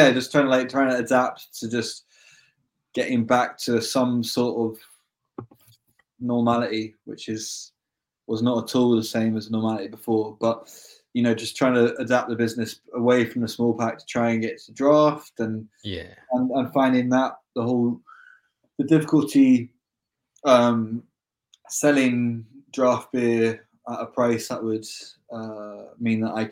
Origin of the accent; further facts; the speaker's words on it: London, United Kingdom; now in Scotland; I'm from London.